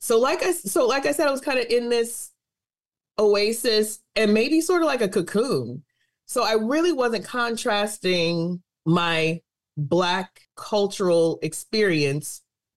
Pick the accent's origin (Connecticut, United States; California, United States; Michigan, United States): Connecticut, United States; New London; born there; I was born in New London, Connecticut.